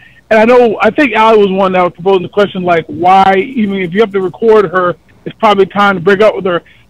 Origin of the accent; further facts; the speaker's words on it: Pennsylvania, United States; Actually, by the way, I'm not from Virginia. I'm from PA. I'm in Stroudsburg.